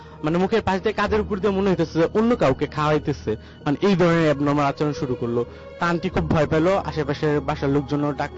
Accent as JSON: {"language": "Bangla", "town": "Gazipur", "region": "Dhaka Division", "country": "Bangladesh", "said": "গাজীপুর থেকে আসছি।"}